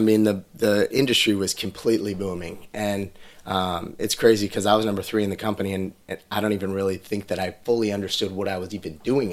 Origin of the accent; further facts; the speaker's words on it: Manteca, California, United States; So I'm originally from Manteca. I grew up on 5 acres, total country boy.